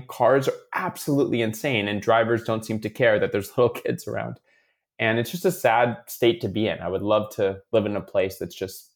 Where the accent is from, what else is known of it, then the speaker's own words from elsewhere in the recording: Los Angeles, California, United States; I'm born and raised in Los Angeles, which means I was born and raised to drive a car everywhere.